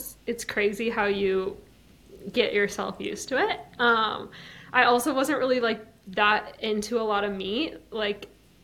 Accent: Minnesota, United States; I did look elsewhere other than my home state, kind of all over the US. And ultimately, I was like, I think representing where I'm from and staying close to home and just continuing to form my connections within Minnesota will be really fun.

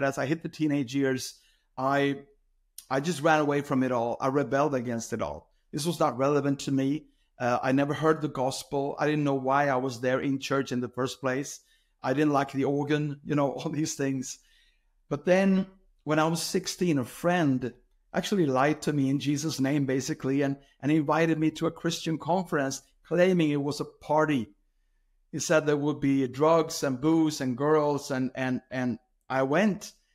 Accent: Sweden; English is a second language; I grew up in the Lutheran Church of Sweden, well, hence the accent. And my father was a priest. So I was raised in a Lutheran church, which is the state church.

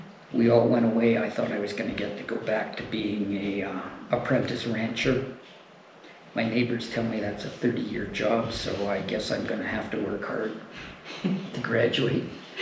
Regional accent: Calgary, Alberta, Canada; Well, I was raised in Calgary, but a much smaller Calgary.

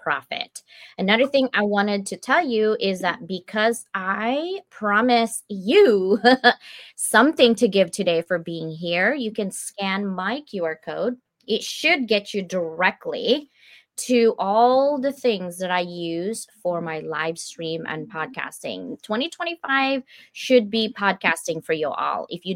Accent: Philippines; I'm Filipino. Like what? I'm from the islands. I don't do cold

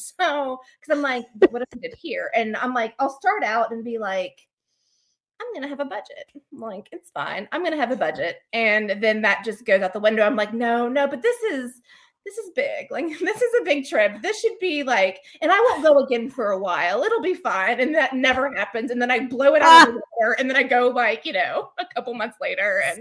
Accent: the South, United States; accent: Southern; And I think my Southern accent won her over, like throwing a couple, like, y'all, and like, whatever.

